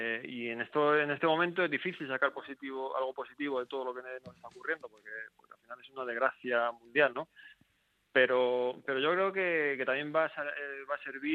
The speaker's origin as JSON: {"language": "Spanish", "town": "Madrid", "region": "Community of Madrid", "country": "Spain", "said": "soy de Madrid, vivo en Madrid"}